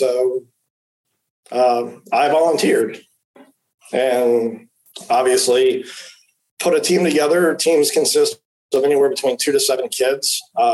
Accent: Harrisonburg, Virginia, United States; So I'm originally from Harrisonburg, born and raised here and moved away a couple times, but keep coming back

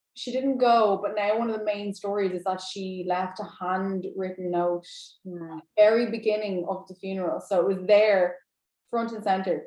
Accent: Ireland; And obviously we're Irish, it doesn't affect us

